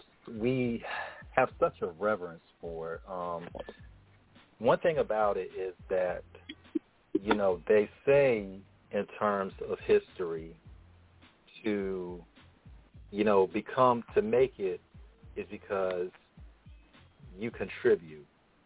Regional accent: Virginia, United States; You know, King is from North Carolina. I'm from Virginia.

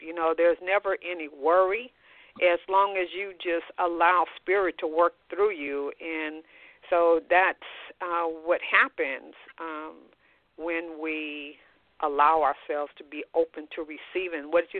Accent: Los Angeles, California, United States; She's based in my hometown of Los Angeles, California.

